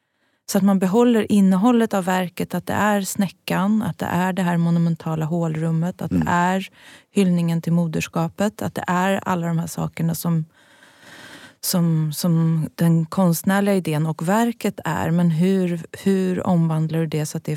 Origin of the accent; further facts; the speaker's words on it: Fisksätra, Stockholm County, Sweden; Och jag är ju uppvuxen i Fisksätra, så att visst finns det minnen från tunnelbanestationerna.